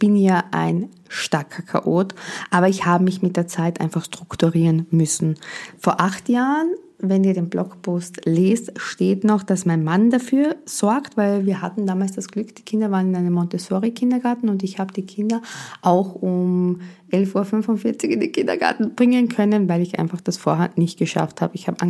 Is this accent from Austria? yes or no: yes; Austria; So heißt es hier bei uns in Österreich oder im Süden.